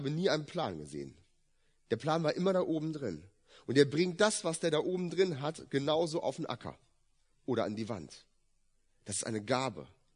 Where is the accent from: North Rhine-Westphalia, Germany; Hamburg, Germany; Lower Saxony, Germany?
Lower Saxony, Germany; Wolfsburg; ich komme ja aus Wolfsburg, ne?